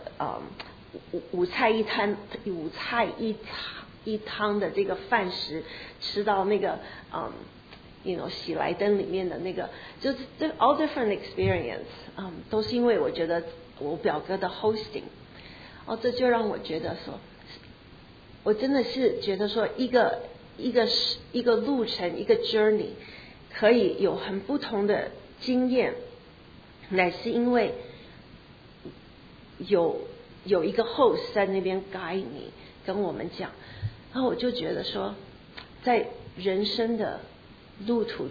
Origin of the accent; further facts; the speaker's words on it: Taipei, Taiwan; now in United States; 我虽然是从台北来到美国，但是我对台北我们1975年就离开台北，所以就我对台北很不熟。